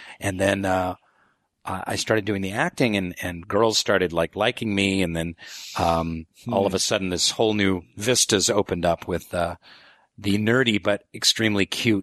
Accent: Seattle, Washington, United States; moved away; also born or lived in Chicago; I grew up in Seattle and kind of by happenstance, my family moved to suburban Chicago and this high school had a really amazing theater department.

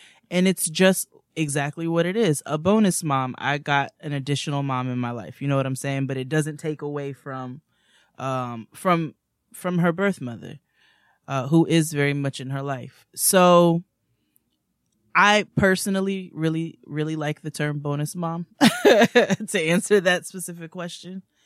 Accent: the South, United States; I'm from the South and not comfortable with a child referring to me by my first name.

